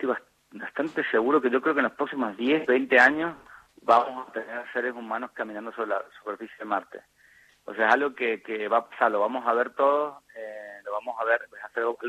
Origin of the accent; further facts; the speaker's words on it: Mendoza, Argentina; Exactamente, mendocina.